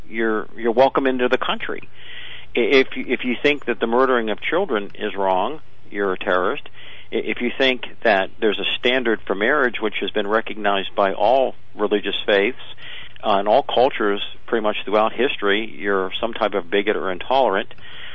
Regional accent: Virginia, United States; My father's a naval officer, and I grew up on Little Creek Amphibious Base, which is the home of SEAL Team 2.

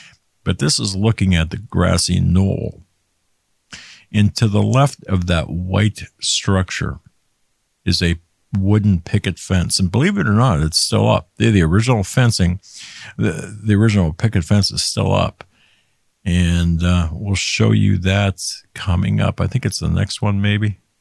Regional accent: Erie, Pennsylvania, United States; the assassination has ties to my hometown of Erie, Pennsylvania.

